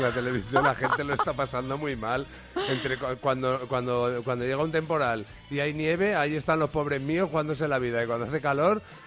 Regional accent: Spain; Lo primero que tenemos que hacer como buenos españoles, y esto estaréis conmigo, es enseñarle a decir palabrotas en español.

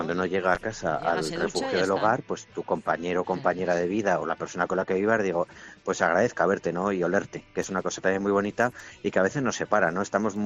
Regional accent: Zaragoza, Aragon, Spain; now in Madrid, Spain; los que vivimos en Madrid, somos zaragozanos

